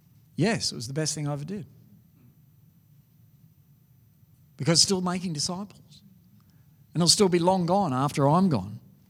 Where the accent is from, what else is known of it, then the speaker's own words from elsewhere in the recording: Western Australia, Australia; also born or lived in New South Wales; we moved back from New South Wales, we're West Australians, to start a church.